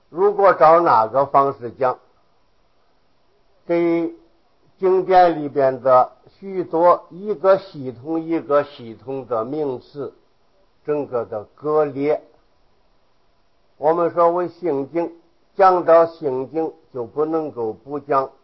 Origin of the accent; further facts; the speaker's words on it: Henan, China; accent: northern; 我是河南人，黄河流域的，北方人的口音比较生硬。